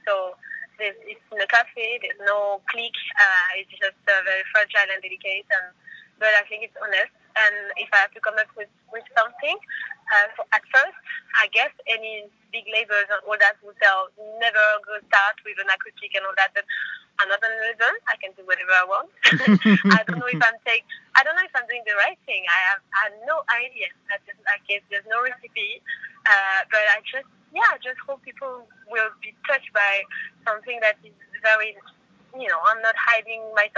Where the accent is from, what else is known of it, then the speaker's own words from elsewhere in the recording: France; English is a second language; Maybe it doesn't say anything, that sound, but for me as French, yes, it does.